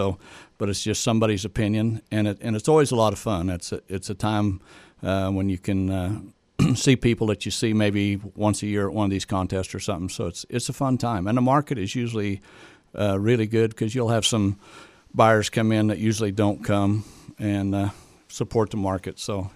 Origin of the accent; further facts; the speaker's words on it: Jennings, Kansas, United States; Actually, I'm from Jennings, Kansas.